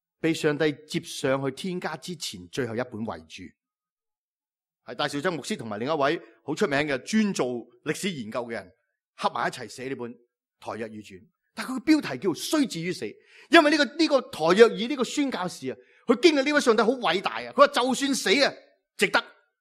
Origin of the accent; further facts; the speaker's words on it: Hong Kong; 你知道香港感冒菌是我们香港人才顶得住的嘛，是吧？